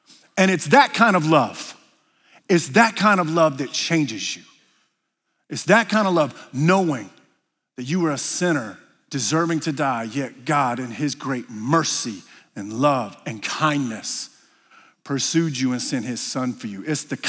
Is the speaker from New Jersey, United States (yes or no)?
no; South Carolina, United States; Look, I grew up in South Carolina. It is cultural there.